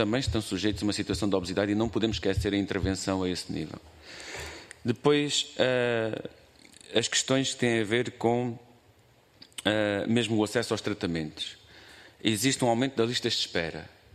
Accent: Alentejo, Portugal; A região de onde eu venho, o Alentejo, a reforma média é de 300 euros.

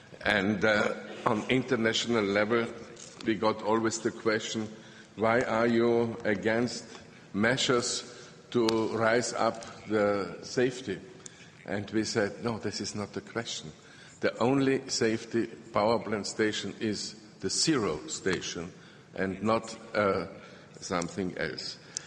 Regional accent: Austria; English is a second language; Mr. Essel and I, we are both from Austria.

